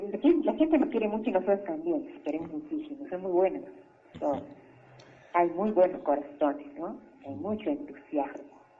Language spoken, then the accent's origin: Spanish; Villa Dolores, Córdoba, Argentina; Yo soy de Tras las Tierras, de Villa Dolores.